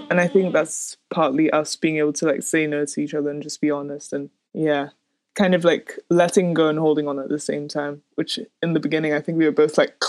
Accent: Nigeria; Because I feel like in growing up in Nigeria, I'd received a lot of flack

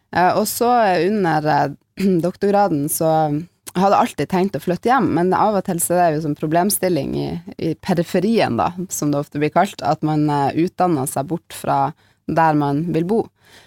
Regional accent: Lofoten, Nordland, Norway; Ja, jeg født og oppvokst i Lofoten, opp med Vestfjorden, og med nær tilgang til både fjell og ikke minst hav

